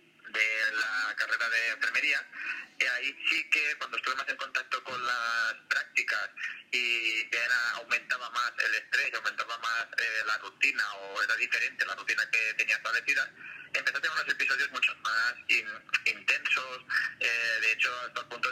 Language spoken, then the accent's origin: Spanish; Valencian Community, Spain; vale, soy valenciano, pero yo no tengo naranja y el arroz también